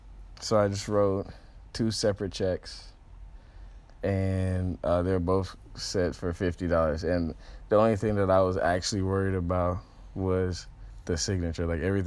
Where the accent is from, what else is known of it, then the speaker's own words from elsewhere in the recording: Decatur, Georgia, United States; also born or lived in Stockbridge; I grew up on the east side of Atlanta, and for the first 6 or 7 years of my life, I grew up in Decatur, Georgia, which is the southeast side of Atlanta. And then I moved to Stockbridge, which is like 5 or 10 minutes away, and it's more suburban.